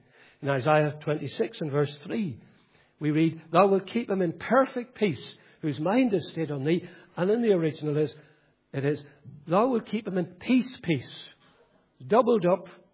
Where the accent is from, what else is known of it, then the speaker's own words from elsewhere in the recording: Northern Ireland, United Kingdom; Well, I say I grew up in County Fermanagh.